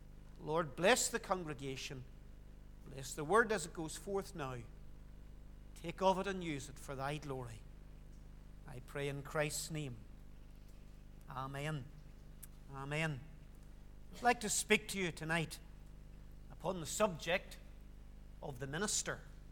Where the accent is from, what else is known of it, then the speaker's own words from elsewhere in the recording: Moneyslane, Northern Ireland, United Kingdom; since I grew up in Monieslane. And, well, Mourne's just over the mountain from Monieslane